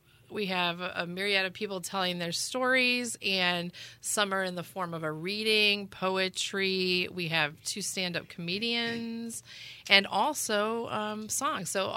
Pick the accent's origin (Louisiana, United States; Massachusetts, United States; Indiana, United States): Indiana, United States; Hobart; this year, I decided to produce and direct and brought it to my hometown of Hobart.